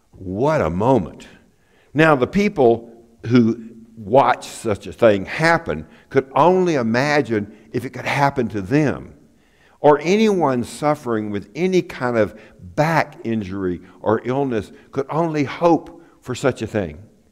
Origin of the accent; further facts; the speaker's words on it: Tyler, Texas, United States; Oral Roberts came to my hometown of Tyler, Texas.